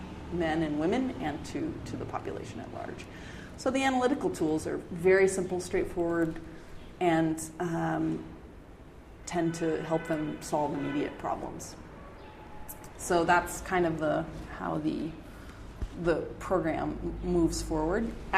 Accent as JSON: {"language": "English", "country": "United States", "said": "So I'm American, Fortunately, my French has improved."}